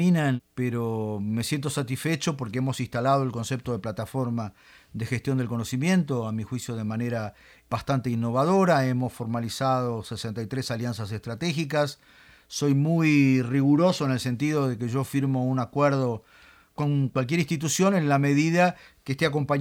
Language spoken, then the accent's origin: Spanish; Argentina; Yo hago la broma que soy un argentino humilde.